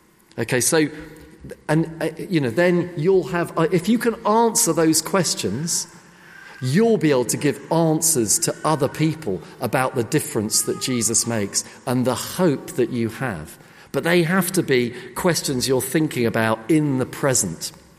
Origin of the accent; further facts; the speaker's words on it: England, United Kingdom; we just wanted to do something that really reminded us of being British, of being English.